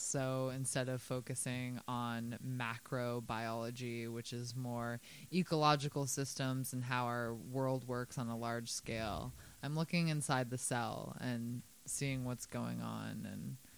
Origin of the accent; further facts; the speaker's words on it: Oakland, California, United States; I grew up in Oakland, the former murder capital of the United States